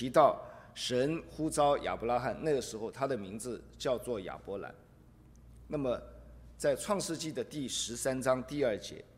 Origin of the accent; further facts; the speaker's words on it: China; 我们中国人讲说他们的财富可以说是富可敌国。